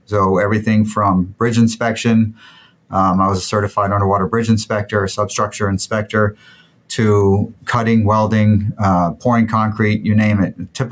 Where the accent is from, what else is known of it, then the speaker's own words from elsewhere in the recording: Charleston, South Carolina, United States; born there; also born or lived in Scotland; So, yeah, I was born in Charleston, but I was born into a Navy family. So I was a dependent at that point. So we moved around a lot.